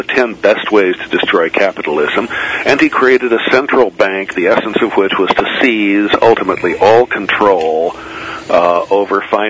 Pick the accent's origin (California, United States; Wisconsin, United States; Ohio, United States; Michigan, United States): California, United States; Redlands; I'm a fellow Californian, of course. I'm just from Redlands instead of Redding.